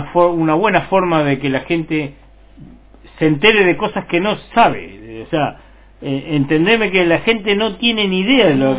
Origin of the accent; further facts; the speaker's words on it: Argentina; no tenemos que ser tan cagones como creo que somos como pueblo argentino